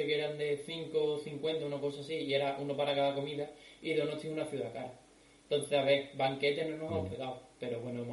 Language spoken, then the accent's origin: Spanish; Seville, Andalusia, Spain; yo para los que no lo sepáis, soy de Sevilla